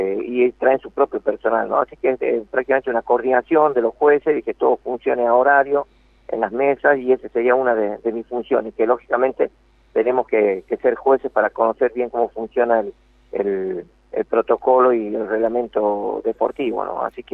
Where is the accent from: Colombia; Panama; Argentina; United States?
Argentina; somos muchos jueces argentinos